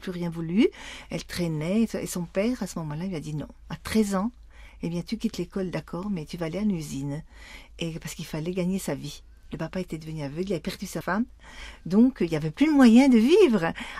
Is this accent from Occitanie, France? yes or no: no; Bourgogne-Franche-Comté, France; Je suis de Franche-Comté, en France.